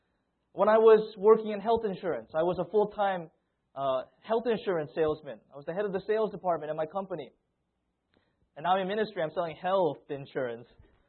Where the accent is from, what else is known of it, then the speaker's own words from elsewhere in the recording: Iowa, United States; And I grew up in the Korean church, and even in Iowa, Korean churches can be pretty Korean.